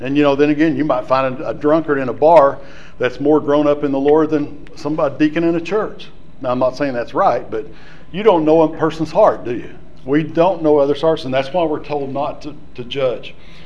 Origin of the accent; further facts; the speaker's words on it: Texas, United States; also born or lived in Shamrock, Texas / Erick, Oklahoma / Sayre, Oklahoma; I was born in Shamrock, Texas, which is just like 10 miles right across the Oklahoma-Texas border on Route 66. But we lived in Erick, Oklahoma until I was 5, and then Sarah, Oklahoma until I was 7, and then we moved to Texas again.